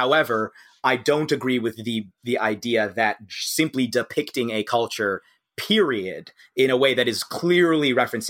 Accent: United States; also born or lived in United Kingdom; coming to this as an American/British person

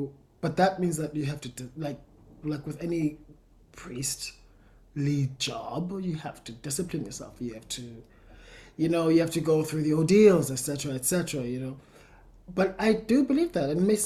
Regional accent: South Africa; I'm South African. I come from the Xhosa people.

